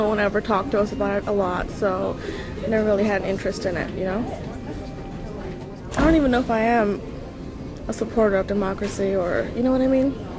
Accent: Bahrain; I'm 20. I grew up in the Middle East, Bahrain. It's an island off the shore of Saudi Arabia.

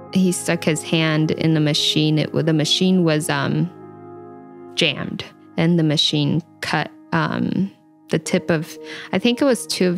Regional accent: Washington, United States; also born or lived in Idaho, United States; I was born in Washington State, and my parents picked fruits and other crops like potatoes. We would move between Washington State and Idaho back and forth.

